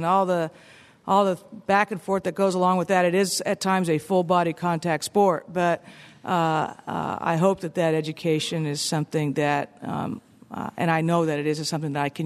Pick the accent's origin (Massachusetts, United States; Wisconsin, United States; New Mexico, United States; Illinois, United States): New Mexico, United States; Albuquerque; as a kid growing up in Albuquerque, New Mexico, going to public school there